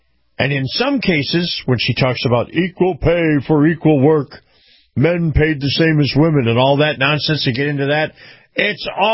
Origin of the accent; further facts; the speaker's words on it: New York, United States; Well, I came from New York, and New York had not only a state income tax, they had a city income tax in the city.